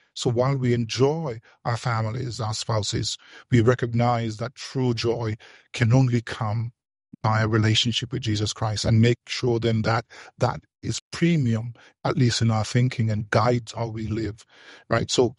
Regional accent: Jamaica; now in North America; I think that the same struggle that I saw growing up in Jamaica are the same struggles that we have here.

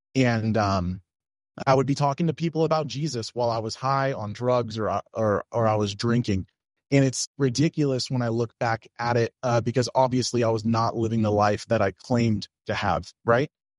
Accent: Las Vegas, Nevada, United States; born there; So I grew up in a Christian household. I was born in Las Vegas, Nevada.

